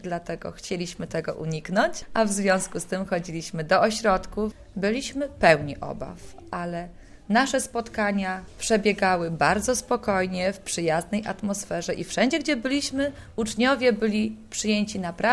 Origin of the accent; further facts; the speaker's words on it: Lesser Poland, Poland; bo ja pochodzę z krakowskiego i mam taką właśnie chyba duszę trochę mojej babci